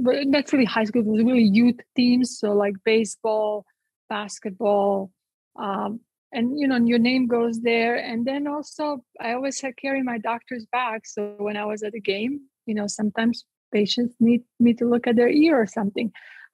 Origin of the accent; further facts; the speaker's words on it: Split, Split-Dalmatia County, Croatia; So, Tatiana, I'm from Split.